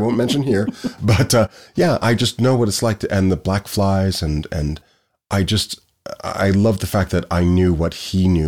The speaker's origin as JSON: {"language": "English", "town": "Ottawa", "region": "Ontario", "country": "Canada", "tie": "born or raised there", "also_born_or_lived": "Nepean", "said": "a young African-Canadian kid growing up in Ontario, because I'm born and raised in Ottawa, even though my parents are from Jamaica."}